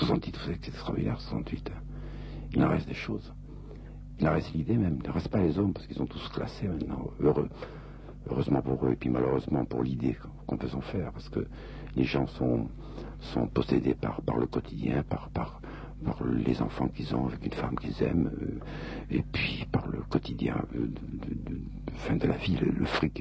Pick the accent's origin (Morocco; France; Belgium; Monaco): Monaco; Je comprends Niçois, mon père était Niçois, mais je ne le parle pas. Hein. Je parle un peu monégasque, parce que je suis monégasque.